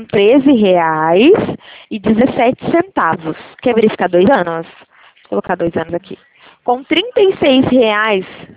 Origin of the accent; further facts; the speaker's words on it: São Paulo, Brazil; eu sou de interior de São Paulo.